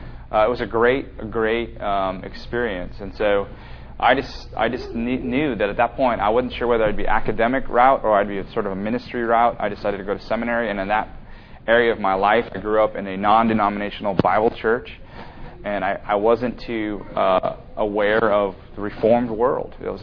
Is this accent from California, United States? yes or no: yes; California, United States; I grew up in the Bay Area, so I grew up in the Silicon Valley.